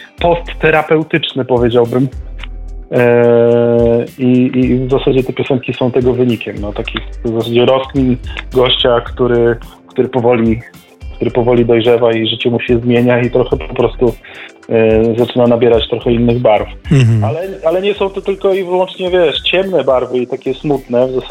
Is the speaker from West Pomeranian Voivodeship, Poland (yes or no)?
yes; Szczecin, West Pomeranian Voivodeship, Poland; Ja, jak wiesz, jestem ze Szczecina, więc, że tak powiem, mój zespół powstał tutaj z moich przyjaciół szczecińskich